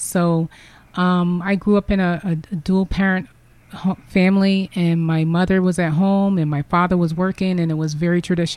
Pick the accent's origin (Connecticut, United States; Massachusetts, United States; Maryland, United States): Connecticut, United States; Groton; also born or lived in Newport; My father was in the Navy. He was a military man. So although I was born in Newport, we didn't grow up there. We visited there because our cousins stayed there, but we grew up in Groton because Groton is a military town.